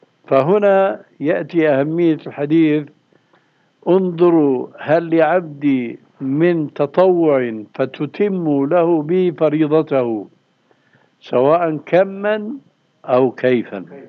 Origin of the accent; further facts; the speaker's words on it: Syria; هلا عندنا في سوريا مثلا في منطقة اسمها الغوطة، الغوطة لأنها منخفضة عن دمشق